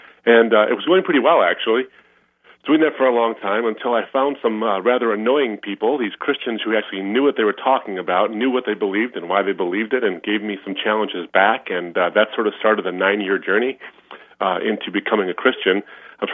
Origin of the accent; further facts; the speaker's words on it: United States; Well, I was from Lebanese background, and I was raised here in the States.